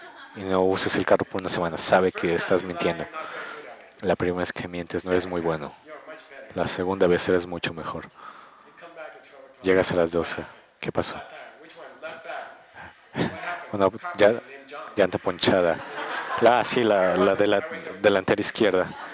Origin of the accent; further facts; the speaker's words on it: United States; Cuando crecí en Estados Unidos, la mayoría de los periódicos eran neutrales